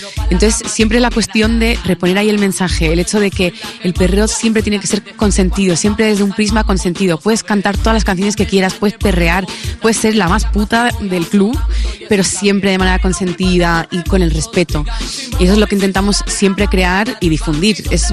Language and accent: Spanish; Bilbao, Basque Country, Spain; vengo de Bilbao, así que soy franco-española.